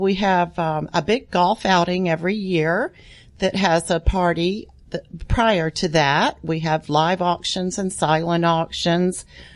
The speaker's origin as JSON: {"language": "English", "town": "Atlanta", "region": "Georgia", "country": "United States", "tie": "born or raised there", "said": "I was born here in Atlanta, grew up here, started in the Dunwoody area, then moved to Sandy Springs, and I've been in Vining's the last 10 years."}